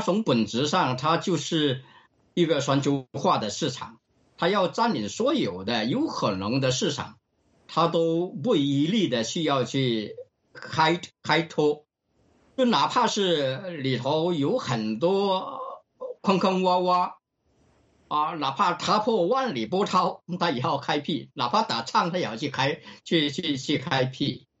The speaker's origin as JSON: {"language": "Chinese", "country": "Australia", "said": "我们澳大利亚人"}